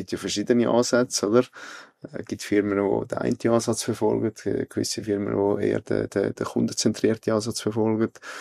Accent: Italy; German is a second language; now in Switzerland; Ich komme ja aus Italien, oder?

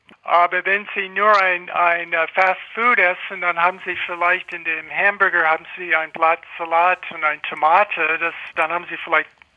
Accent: United States; German is a second language; Ich komme aus den USA.

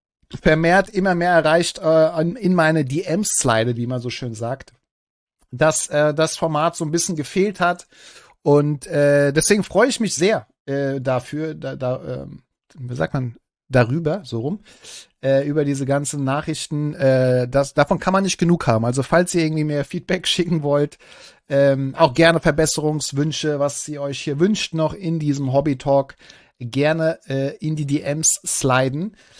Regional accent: Switzerland; Ist die wunderbare Schweiz, übrigens meine alte Heimat, am Start.

